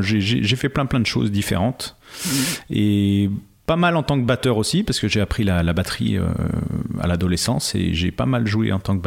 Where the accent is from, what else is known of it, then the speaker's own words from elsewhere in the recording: Bourgogne-Franche-Comté, France; Je suis originaire du Jura. Je suis arrivé dans la région des Deux-Sèvres il y a maintenant pas loin de 10 ans. C'était en 2009.